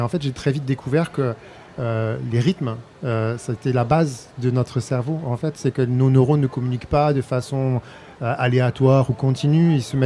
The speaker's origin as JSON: {"language": "French", "town": "Ajaccio", "region": "Corsica", "country": "France", "tie": "born or raised there", "also_born_or_lived": "Côte d'Ivoire", "said": "moi, je suis corse, je suis né à Ajaccio, j'ai grandi en Corse. Je t'avais dit, mais ce que je ne t'avais pas dit, c'est que ma petite enfance était en Côte d'Ivoire."}